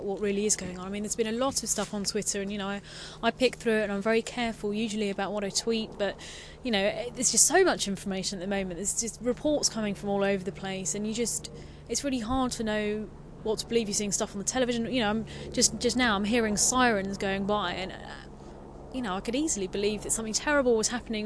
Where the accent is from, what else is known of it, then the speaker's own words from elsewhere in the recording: London, United Kingdom; I'm a Londoner, born and bred